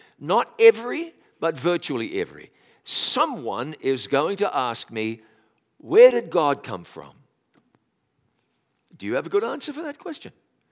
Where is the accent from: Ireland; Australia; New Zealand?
New Zealand; now in Tennessee, United States; I'm originally from New Zealand, and that's about as far south as you can get.